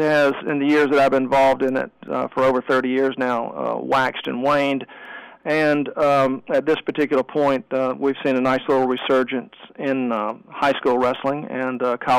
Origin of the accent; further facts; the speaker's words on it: Columbia, South Carolina, United States; I was born and raised right here in Columbia, in the state of South Carolina, so I'm a South Carolina native from the get-go.